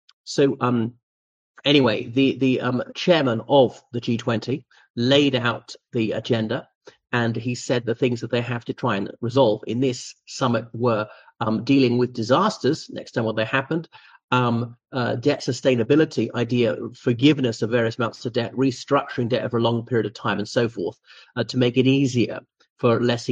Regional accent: Ireland; from Ireland. Thanks for coming back to my channel.

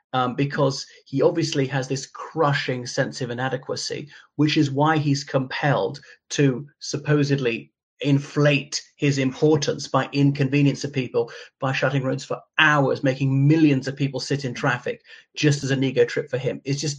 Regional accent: Ireland; dear viewers … from Ireland.

